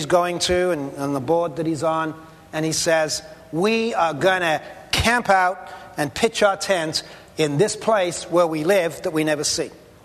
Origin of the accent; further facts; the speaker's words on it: Pacific Northwest, United States; I come from the Pacific Northwest.